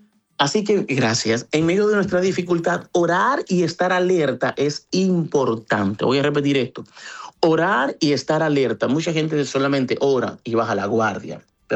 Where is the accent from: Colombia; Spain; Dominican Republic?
Dominican Republic; estoy siendo como dominicano, respondiendo una pregunta con otra pregunta